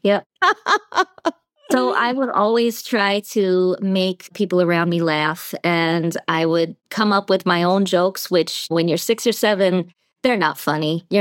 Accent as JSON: {"language": "English", "region": "Massachusetts", "country": "United States", "tie": "born or raised there", "said": "So I grew up in Massachusetts on a chicken farm."}